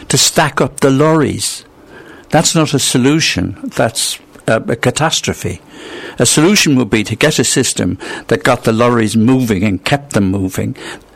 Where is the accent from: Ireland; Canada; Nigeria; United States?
Ireland; moved away; I'm an immigrant here. I'm from Ireland, so I get a slightly different perspective.